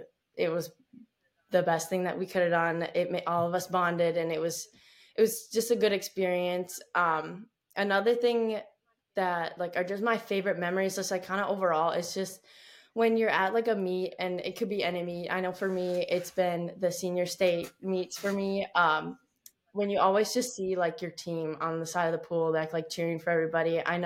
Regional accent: Shakopee, Minnesota, United States; born there; also born or lived in Duluth / California; So I was born in Shakopee, and I lived in Duluth and in California, and now I'm back in Shakopee.

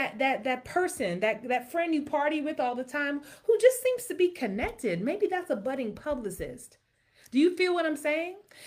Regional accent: Jamaica; I'm Jamaican, okay?

